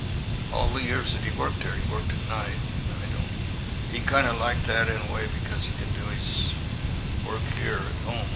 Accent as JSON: {"language": "English", "town": "La Grande", "region": "Oregon", "country": "United States", "tie": "born there", "also_born_or_lived": "Idaho", "said": "I was born in LeGrand."}